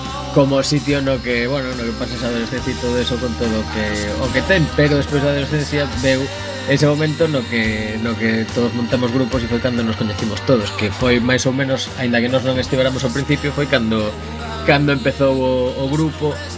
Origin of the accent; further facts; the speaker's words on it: A Coruña, Galicia, Spain; que somos de Coruña